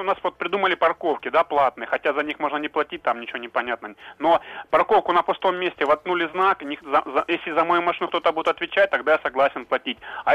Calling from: Rostov-on-Don, Rostov Oblast, Russia; Ростов-на-Дону вас беспокоит.

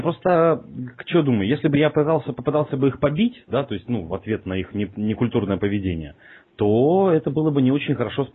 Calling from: Moscow, Russia; Да это не Саратов, я вообще из Москвы звоню.

